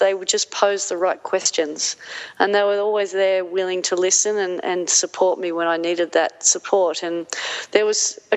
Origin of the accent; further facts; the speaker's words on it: Manly, New South Wales, Australia; I think it's one of the great life lessons that I've received from growing up in Manly is to never forget where you come from.